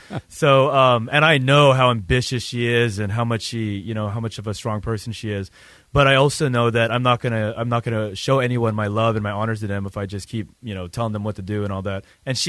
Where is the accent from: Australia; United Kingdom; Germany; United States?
United States; I'm an American, anything that would make an American uncomfortable